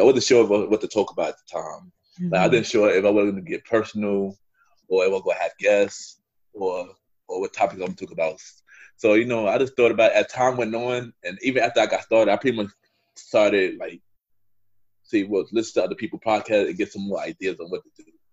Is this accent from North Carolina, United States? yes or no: no; Brooklyn, New York, United States; I'm from Brooklyn, New York. I'm half Asian, half Southern, but I was born here.